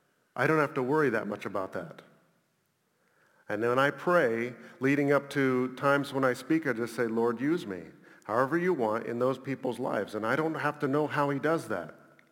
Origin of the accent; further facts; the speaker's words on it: Bangladesh; And I grew up in Bangladesh.